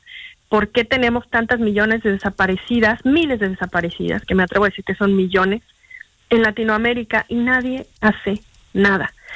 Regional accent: Mexico; tú Mariel como argentina y yo como mexicana

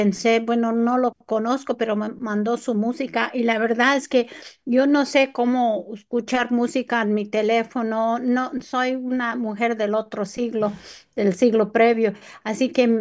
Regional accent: Chicago, Illinois, United States; el Chicago Public Library, la biblioteca de mi ciudad natal

